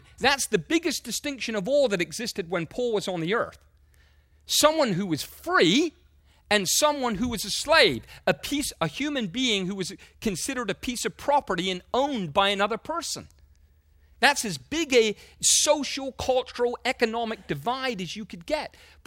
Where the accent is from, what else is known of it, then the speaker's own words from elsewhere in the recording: England, United Kingdom; I'm an Englishman. Who you graciously allow to live here.